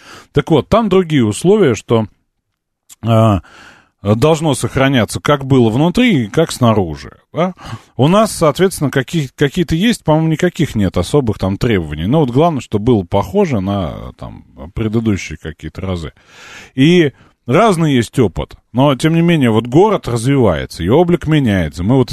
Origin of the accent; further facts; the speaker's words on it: Moscow, Russia; мы москвичи, да, я вот житель далекого ВАО.